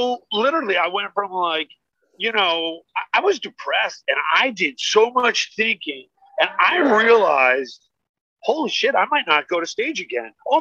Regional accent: New Jersey, United States; I grew up in New Jersey. I grew around a lot of people in New York.

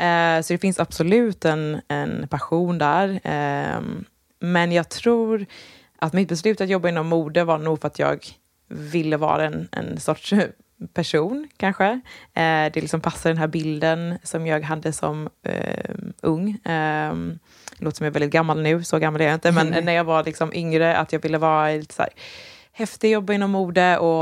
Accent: Gothenburg, Västra Götaland County, Sweden; Och försökt spendera somrarna hemma i Göteborg eller i Västkusten när min familj bor.

